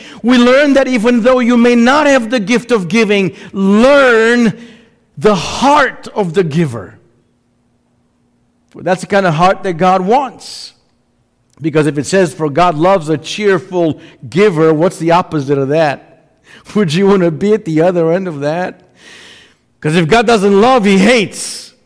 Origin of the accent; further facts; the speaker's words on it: Chicago, Illinois, United States; even though I'm from Chicago, I am cursed with Chicago road construction no matter where I go.